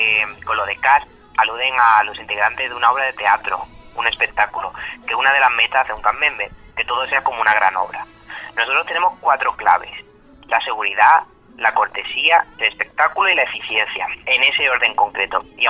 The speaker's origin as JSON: {"language": "Spanish", "town": "Marbella", "region": "Andalusia", "country": "Spain", "tie": "born or raised there", "also_born_or_lived": "Málaga", "said": "Yo de Málaga, nací allí y he vivido siempre en Marbella."}